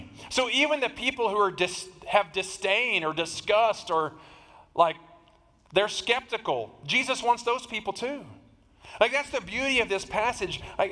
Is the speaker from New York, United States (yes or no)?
no; Texas, United States; But we're Texan, so we'll say Cephas, okay?